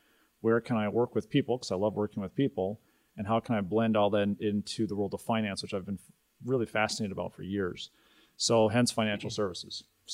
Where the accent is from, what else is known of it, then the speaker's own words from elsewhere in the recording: Ireland; born there; I'm a dual citizen since I was born in Ireland.